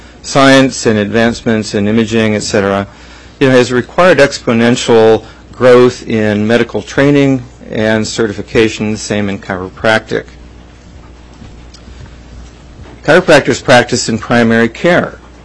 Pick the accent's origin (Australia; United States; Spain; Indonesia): United States; Juneau, Alaska; also born or lived in Anchorage; I was born and raised in Juneau, just up here on 7th Street down from the Wickersham House. And my family moved to Anchorage after the earthquake in 1964.